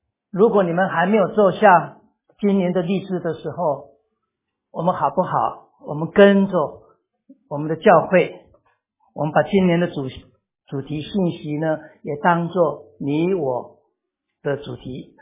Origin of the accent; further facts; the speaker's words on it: China; 如果没有的话呢，我们中国人的新年一直延迟到元宵节，对不对？